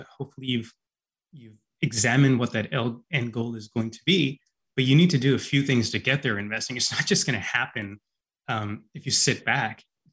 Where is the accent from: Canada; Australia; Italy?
Canada; Vancouver, British Columbia; I grew up in the Lower Mainland here in Vancouver